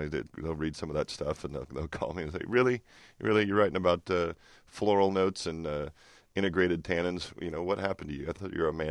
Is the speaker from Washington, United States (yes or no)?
yes; Walla Walla, Washington, United States; Just so happens that my hometown where I grew up out there in Walla Walla, producing some of the best wine grapes in the entire world.